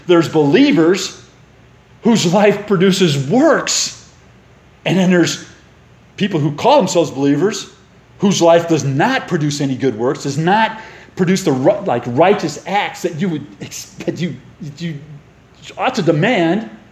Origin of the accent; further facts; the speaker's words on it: Chicago, Illinois, United States; Now I'm from Chicago. Please bear with me. Okay, I know I'm in the South.